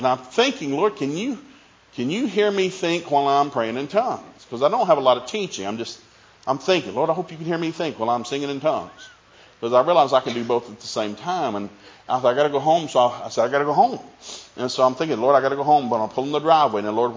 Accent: the South, United States; We grew up in the South and grew up on bluegrass music.

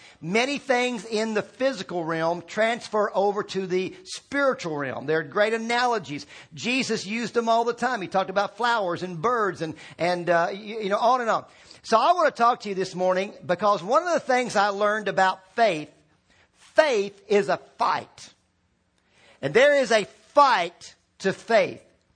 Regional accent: Virginia, United States; When I grew up in Virginia, that's one thing you did.

